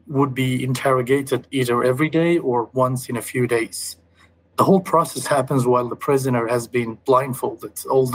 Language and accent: English; Tehran, Tehran Province, Iran; I was born in Tehran. I was grown up in a religious family. I studied my elementary, secondary, and high school in Tehran.